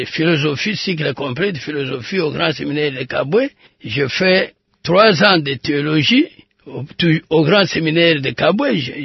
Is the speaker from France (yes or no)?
no; Luebo, Kasaï, DR Congo; C'est là que j'ai grandi, j'ai étudié, j'ai terminé mes études primaires en 1945-46 à la mission catholique de Gitangwa.